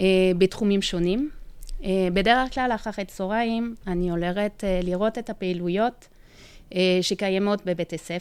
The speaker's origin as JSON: {"language": "Hebrew", "region": "Romandy", "country": "Switzerland", "moved": "as an adult", "lives_now": "Israel", "said": "לא. משוויץ. אבל שם, באזור שמדברים צרפתית."}